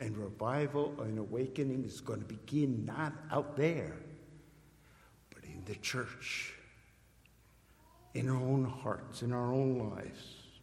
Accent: Connecticut, United States; they said, what's a Connecticut Yankee? I came from Connecticut.

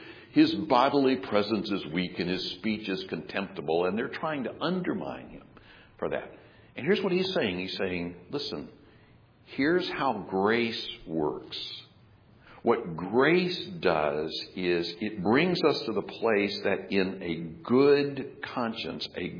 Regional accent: Pensacola, Florida, United States; Look, I grew up in Pensacola, Florida. I grew up on the beach.

